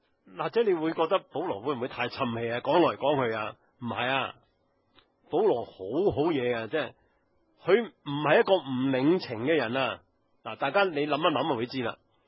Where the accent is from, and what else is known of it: Hong Kong